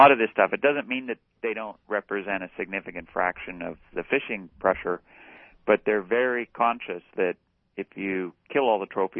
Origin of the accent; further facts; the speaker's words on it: Santa Barbara, California, United States; So, I mean, I grew up in California. And in the Santa Barbara area